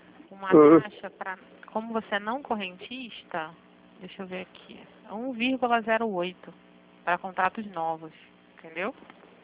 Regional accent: Rio de Janeiro, Brazil; eu sou do Rio, eu fico aqui no México.

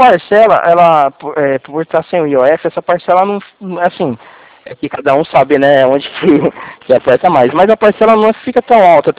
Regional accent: Presidente Prudente, São Paulo, Brazil; eu sou de Presidente Prudente, aqui de Presidente Prudente.

